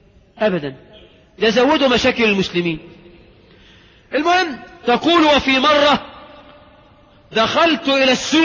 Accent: Egypt; لكن بفعلا اللي بتنتقب عندنا في مصر غالبا يعني غالبا بتنتقب لله

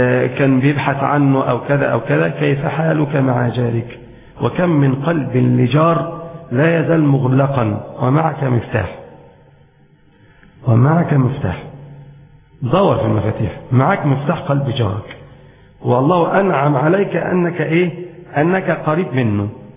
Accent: Egypt; المذاب اللي هو عندنا في مصر اسمه المزراب

